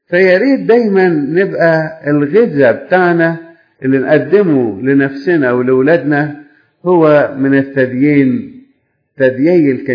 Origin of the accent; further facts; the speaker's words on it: Egypt; أنا إنسان مصري موجود في مصر